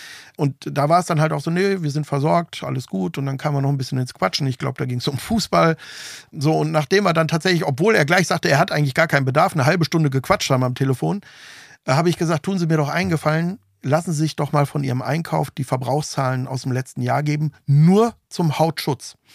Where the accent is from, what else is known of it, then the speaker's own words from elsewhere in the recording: Detmold, North Rhine-Westphalia, Germany; Ich komme ja, wie gesagt, aus Ostwestfalen-Detmold, da die Ecke in der Nachbarstadt.